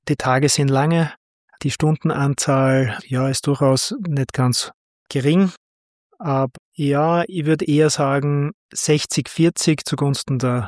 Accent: Graz, Styria, Austria; Ja, ich bin gebürtiger Grazer, waschechter Steirer sozusagen. Und dann hat mich meine Ausbildung nach Linz gebracht. Hier habe ich mit meiner Frau gut 7 Jahre verbracht.

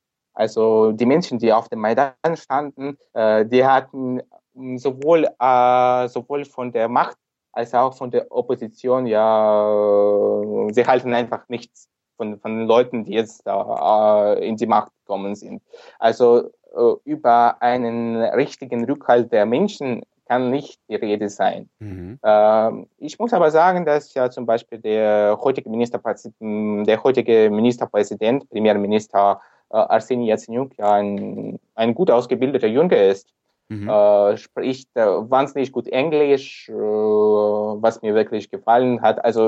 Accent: Sevastopol, Crimea, Ukraine; ich komme selbst aus Sevastopol, ich komme aus der Krim, bin hier geboren, schon in der Ukraine.

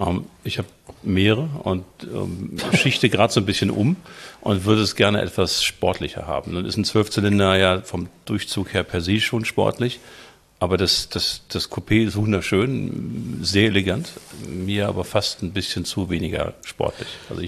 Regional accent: Hamburg, Germany; ich bin Hamburger, 56 Jahre alt

